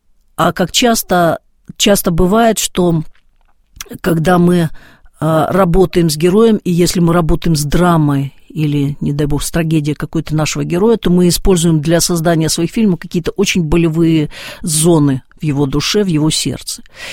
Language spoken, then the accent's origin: Russian; Ukraine; я родилась и выросла на Украине, и у меня мама украинка, папа русский.